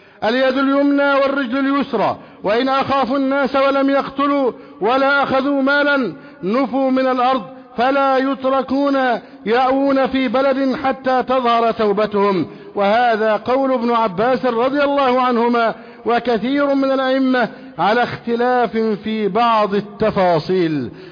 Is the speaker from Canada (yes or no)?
no; Egypt; أن يحفظ علينا بلدنا مصر أمنا أمانا